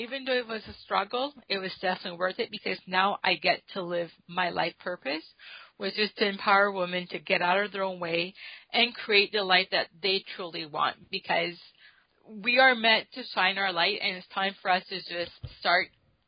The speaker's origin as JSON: {"language": "English", "region": "New Brunswick", "country": "Canada", "tie": "born or raised there", "said": "So for me, I grew up, so I'm from Canada. So I grew up on the East Coast in a province called New Brunswick."}